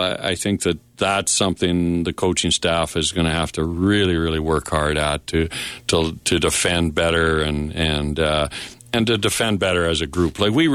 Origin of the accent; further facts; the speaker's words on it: Saskatchewan, Canada; Hey, come on, I'm from Saskatchewan.